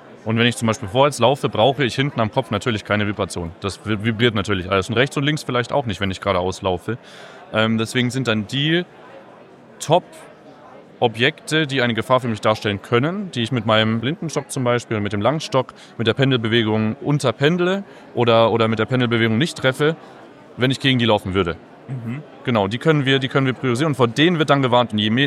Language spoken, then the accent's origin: German; Baden-Württemberg, Germany; Wir kommen eigentlich aus dem Raum Stuttgart